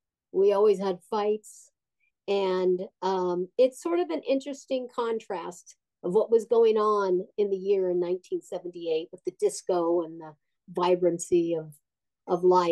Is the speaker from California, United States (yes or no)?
yes; El Segundo, California, United States; now in Hollywood, United States; I am in El Segundo, California. That's where I was born and raised.